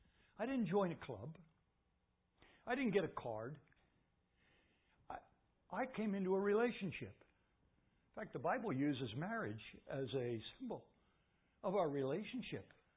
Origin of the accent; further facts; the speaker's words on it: Philadelphia, Pennsylvania, United States; Because I'm from Philly.